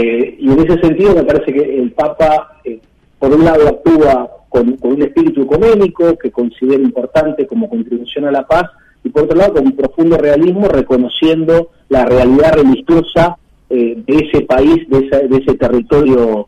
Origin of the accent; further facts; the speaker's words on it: Argentina; como argentinos creo que estamos obligados a mirar el mundo de la periferia